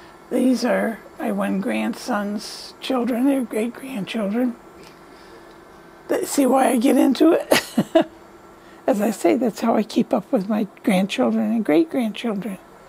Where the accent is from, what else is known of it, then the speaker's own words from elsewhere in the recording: United States; I'm from the Spencer-Vinton area.